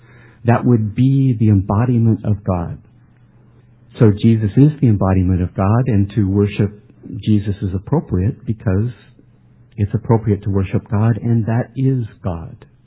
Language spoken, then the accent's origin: English; United States; One is I'm an American, and secondly, I'm a human being.